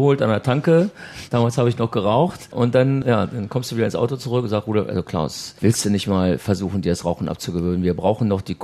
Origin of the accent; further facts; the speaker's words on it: Hannover, Lower Saxony, Germany; Wir kommen aus Hannover und oft belächelt dafür, besonders im eigenen Land.